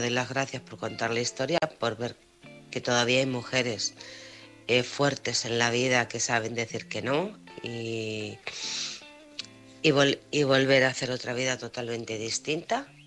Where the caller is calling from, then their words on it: Alcorcón, Community of Madrid, Spain; de Alcorcón.